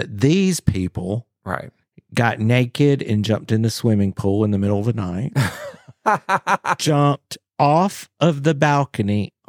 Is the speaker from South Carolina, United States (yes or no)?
yes; South Carolina, United States; I'm from Pickens County, South Carolina.